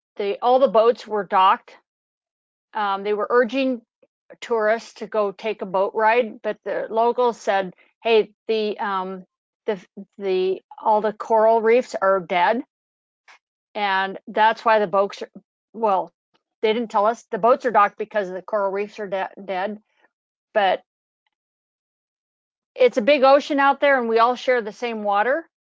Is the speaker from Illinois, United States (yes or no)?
no; Siletz, Oregon, United States; now in San Luis Obispo, United States; I grew up in the Siletz River, Oregon area, and the Pacific Northwest in Oregon.